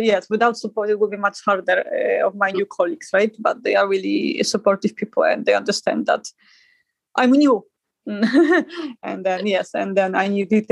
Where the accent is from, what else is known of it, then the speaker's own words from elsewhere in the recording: Poland; English is a second language; I'm from Poland